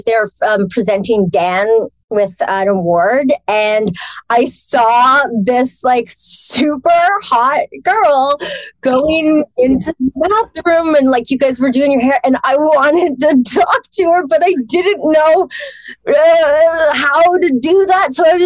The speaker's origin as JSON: {"language": "English", "town": "Toronto", "region": "Ontario", "country": "Canada", "tie": "born or raised there", "also_born_or_lived": "Montreal", "said": "I grew up in Toronto. Well, I was born in Montreal. I moved to Toronto for a while."}